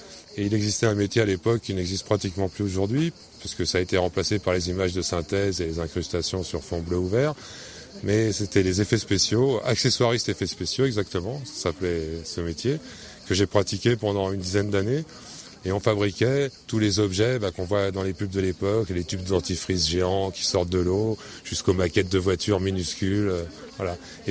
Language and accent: French; Manosque, Provence-Alpes-Côte d'Azur, France; J'ai grandi donc à Manosque, enfin pas à Manosque exactement, j'ai grandi dans la campagne avec mon premier voisin à 1 km.